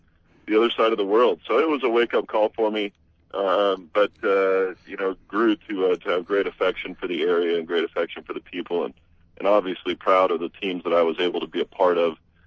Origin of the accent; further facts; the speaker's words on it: West Coast, United States; And so growing up on the West Coast, you know, even if the Patriots were successful, it was not a team I got to see very much.